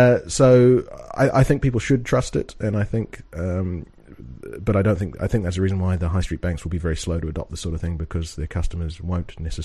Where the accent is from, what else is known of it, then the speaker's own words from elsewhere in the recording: New Zealand; we're both from New Zealand